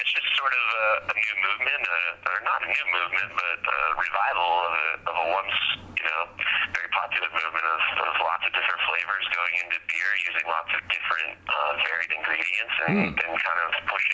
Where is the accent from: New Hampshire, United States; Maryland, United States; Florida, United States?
New Hampshire, United States; so we looked back into my home state of New Hampshire and looked at that short, little magical 17 miles of sea coast that we have here in New Hampshire